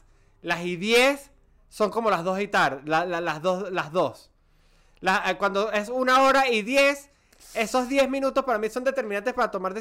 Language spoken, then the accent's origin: Spanish; Cabimas, Zulia, Venezuela